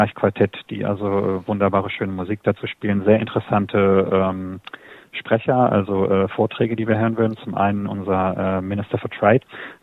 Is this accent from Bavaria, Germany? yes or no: no; Clausthal-Zellerfeld, Lower Saxony, Germany; Ich komme aus dem Harz ursprünglich. Ich bin in Clausthal-Zellerscheid aufgewachsen. Ist eine Universitätsstadt, aber relativ klein.